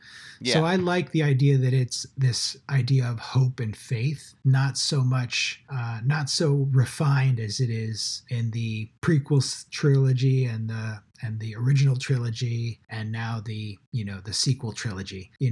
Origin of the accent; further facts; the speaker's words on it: East Coast, United States; now in Los Angeles, United States; it's still very strange to me as an East Coaster to think that, you know, people have lived their whole lives here in Los Angeles.